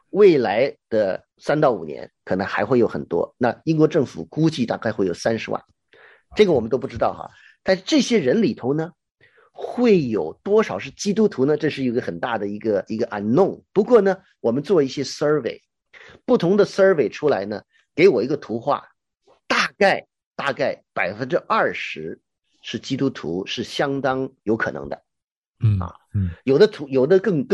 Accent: Hong Kong; now in United Kingdom; 虽然我们是香港来的，但是到了这里，在异地他乡

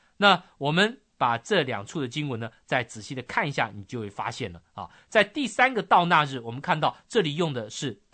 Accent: China; 就像我们中国人呢，常常有一个误导，以为啊，我们是中国中间的国家

